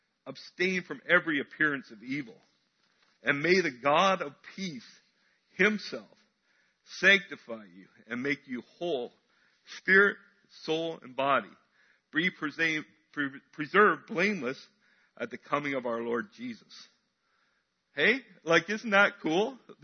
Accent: Canada; well, I'm Canadian, eh? Like, yeah, until the Leafs score, then our whole ceiling comes off our house, right?

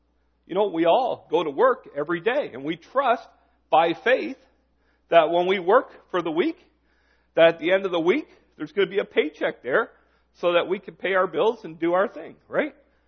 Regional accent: Canada; I know we're Canadian, I know that we don't always express

